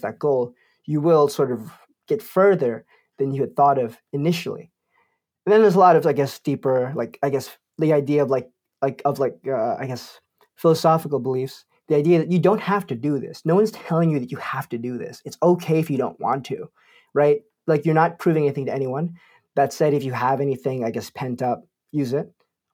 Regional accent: Teaneck, New Jersey, United States; I'm part Haitian, I'm part Filipino. Right. I grew up in a town called Teaneck, New Jersey, which is one of the most Orthodox Jewish towns in the entire country.

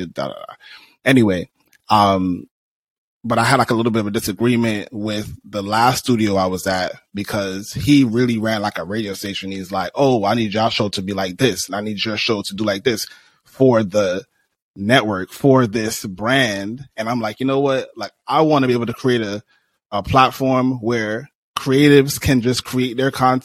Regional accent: Brooklyn, New York, United States; born there; So I was actually born in Brooklyn. My family is from, I was born in Brooklyn.

